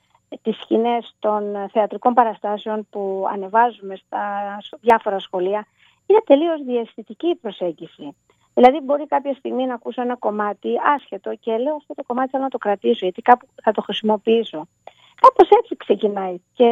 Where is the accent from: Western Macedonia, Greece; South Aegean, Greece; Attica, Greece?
South Aegean, Greece; Archangelos; κατάγομαι από τον Αρχάγγελο, από ένα χωριό που λέγεται Αρχάγγελος της Ρόδου.